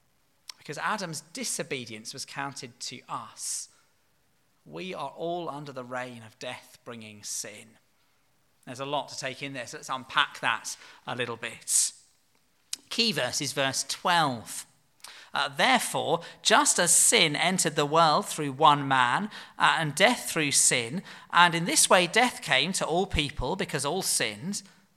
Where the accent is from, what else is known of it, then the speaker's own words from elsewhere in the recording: United Kingdom; I could say I'm British, I have a history degree, I'm white, I have some Scandinavian relatives.